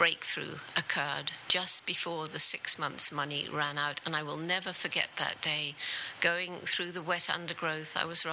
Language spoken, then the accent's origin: English; London, United Kingdom; born there; I was born in London, in England, in 1934. I went through, as a child, the horrors of World War II